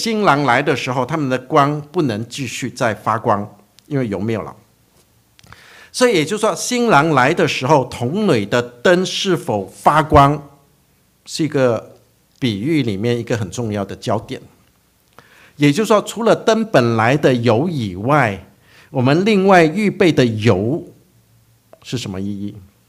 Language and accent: Chinese; China; 用据我们中国人的成语就是怎样，你要未雨绸缪啊，你要先想好。